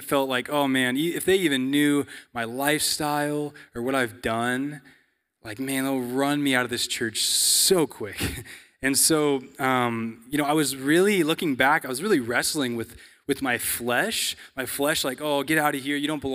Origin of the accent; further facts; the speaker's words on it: La Grande, Oregon, United States; I'm from La Grande, Oregon, which is Northeast Oregon.